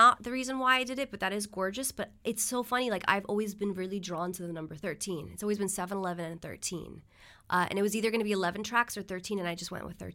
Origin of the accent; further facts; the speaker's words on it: New York City, New York, United States; I wanted to recreate that like energy of like how I grew up in New York City.